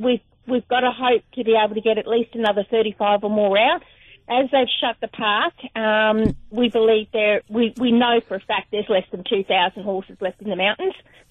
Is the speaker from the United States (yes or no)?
no; Australia; Okay, I'm actually from the High Country